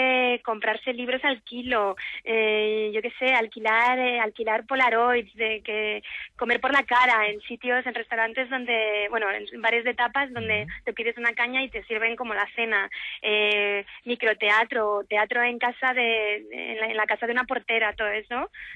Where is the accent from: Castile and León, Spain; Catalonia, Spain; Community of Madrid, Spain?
Community of Madrid, Spain; Madrid; also born or lived in France; yo no nací en Madrid, no nací ni siquiera en España, yo nací en Francia, pero he crecido aquí y, vamos, me siento madrileña entonces, de adopción, porque nadie viene de Madrid realmente.